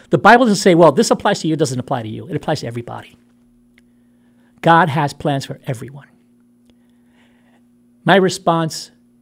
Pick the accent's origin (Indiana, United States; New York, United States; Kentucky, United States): New York, United States; Brooklyn; I'm from Brooklyn, so I've definitely got some rough edges around me.